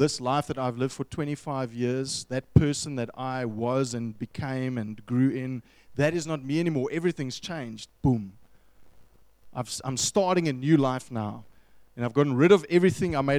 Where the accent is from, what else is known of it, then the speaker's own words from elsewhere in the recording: Ireland; also born or lived in South Africa; I'm actually an Irishman